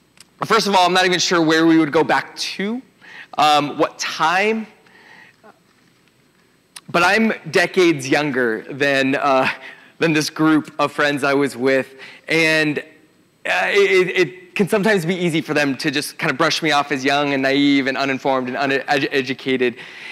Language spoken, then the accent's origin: English; Atlanta, Georgia, United States; I grew up in Atlanta 50 years ago. And my parents before me.